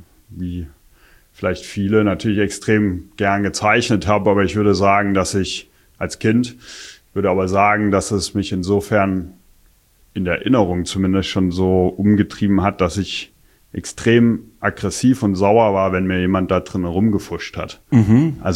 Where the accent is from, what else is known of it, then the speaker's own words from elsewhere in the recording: Meissen, Saxony, Germany; Ich bin gebürtig aus Meißen. Und Meißen ist die Porzellanstadt der ehemaligen DDR.